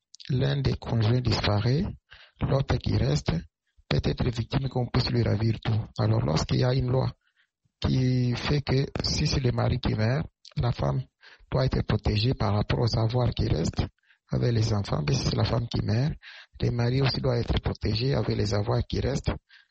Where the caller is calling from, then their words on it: Lubumbashi, Haut-Katanga, DR Congo; depuis Lubumbashi. Par rapport à la loi qui est au Cameroun, c'est une bonne loi, d'autant plus que chez nous en Afrique